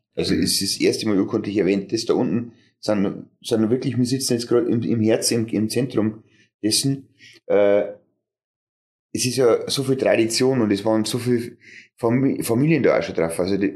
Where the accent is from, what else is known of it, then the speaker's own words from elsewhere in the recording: Höllhöhe, Bavaria, Germany; Nein, die Höllhöhe ist im Landkreis Kamm in der Gemeinde Neukirchen.